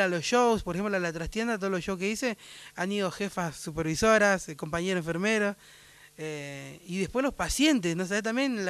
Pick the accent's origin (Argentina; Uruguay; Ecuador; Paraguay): Argentina; Buenos Aires; also born or lived in Las Talitas, Tucumán; Sí, en Las Talitas. Y mis viejos cuando llegan a Buenos Aires yo tenía 2 años.